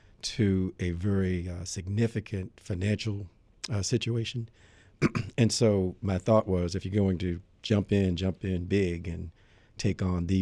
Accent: East Coast, United States; First, my wife and I were expecting our third child, we're from the East Coast, mm-hmm. my wife's family and my family.

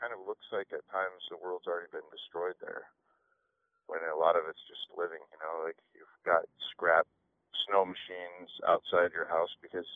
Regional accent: Bethel, Alaska, United States; I grew up out in southwest Alaska on the Kuskokwim River. I lived in a couple villages out there and then went to high school and graduated from high school in Bethel.

